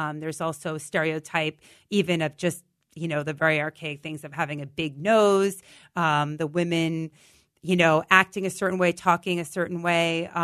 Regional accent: New York City, New York, United States; especially I grew up on the Upper West Side and I went to high school, very diverse high school

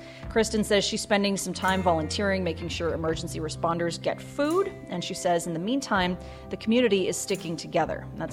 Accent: Devils Lake, North Dakota, United States; And I grew up in Devil's Lake.

